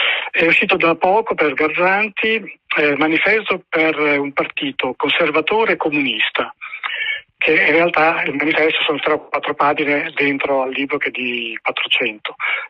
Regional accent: Emilia-Romagna, Italy; per me che sono emiliano non è del tutto comprensibile

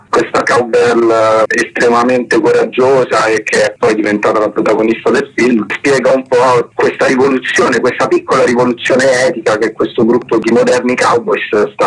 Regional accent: Rome, Lazio, Italy; Io sono cresciuto a Roma

